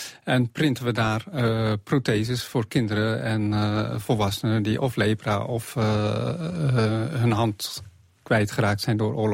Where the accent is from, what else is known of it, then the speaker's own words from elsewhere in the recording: Netherlands; snapt dat je niet zo direct kan communiceren zoals wij Nederlanders gewend zijn. Want dat zijn we als Nederlanders, zo staan we ook bekend. We zijn heel direct.